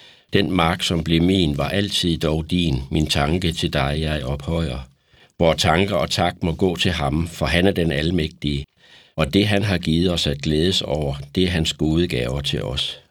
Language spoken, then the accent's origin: Danish; Them, Central Denmark Region, Denmark; jeg er fra Tem og er tidligere selvstændig erhvervsdrivende.